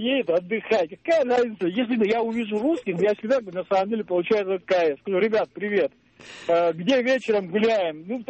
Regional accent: Georgia; я грузин по национальности.

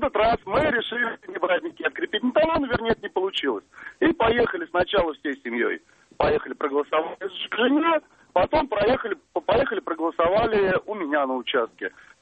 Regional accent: Moscow, Russia; я из Москвы.

